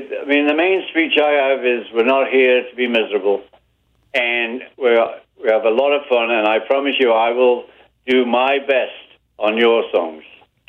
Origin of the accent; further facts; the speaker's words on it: Liverpool, North West England, United Kingdom; We're from Liverpool. We can shout, too.